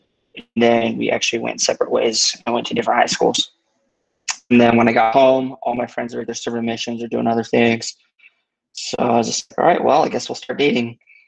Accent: Spanish Fork, Utah, United States; I grew up in Spanish Fork.

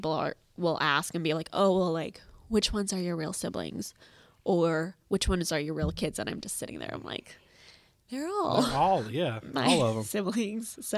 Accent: North Dakota, United States; also born or lived in Escambia, Florida; Well, actually, so we grew up in North Dakota, but we weren't born in North Dakota.

